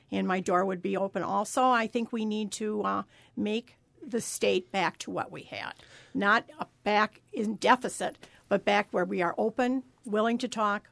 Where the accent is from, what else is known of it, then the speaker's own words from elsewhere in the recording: Indiana, United States; I know I grew up in Indiana, and you paid for your plate according to the value of your car at that time.